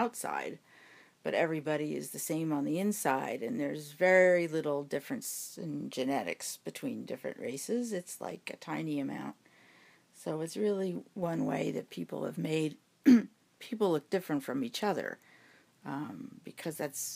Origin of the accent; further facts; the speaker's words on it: New Jersey, United States; because I grew up in New Jersey and we had integrated public schools